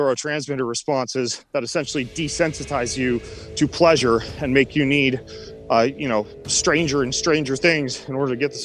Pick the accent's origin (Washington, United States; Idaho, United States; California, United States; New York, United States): Idaho, United States; I grew up in North Idaho, up in what's called the Panhandle.